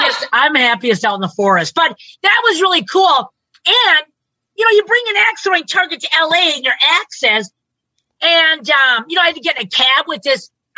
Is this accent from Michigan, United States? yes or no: no; Maine, United States; I don't care if I'm from Maine.